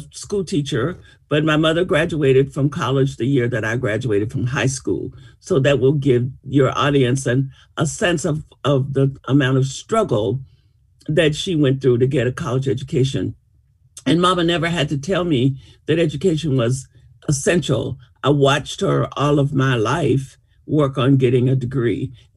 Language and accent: English; El Dorado, Arkansas, United States; moved away as an adult; also born or lived in California; now in Georgia, United States; I grew up in, I was born in El Dorado, Arkansas, and lived in Arkansas until I was 18 and then moved to California.